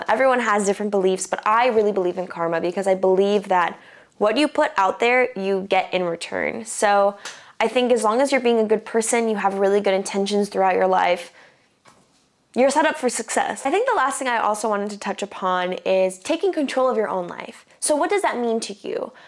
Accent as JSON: {"language": "English", "town": "Brooklyn", "region": "New York", "country": "United States", "tie": "born there", "said": "I was born in Brooklyn, but I have a lineage that stretches from Ireland and Scotland to Ecuador and Nicaragua."}